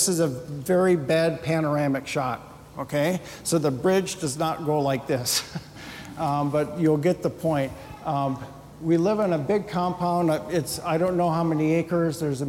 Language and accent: English; Liberia; And so when I grew up in Liberia, there was a plaque on the wall from Proverbs 3, 5, and 6.